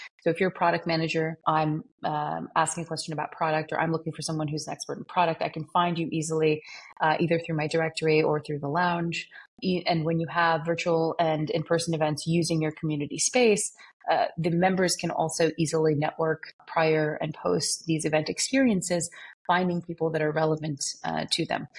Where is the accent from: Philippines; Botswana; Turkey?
Turkey; moved away as an adult; now in United States; because I'm from Turkey, came to the US when I was 18 years old.